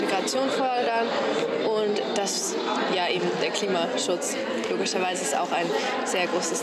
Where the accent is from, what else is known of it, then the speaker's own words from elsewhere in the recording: Italy; Ich komme aus Italien.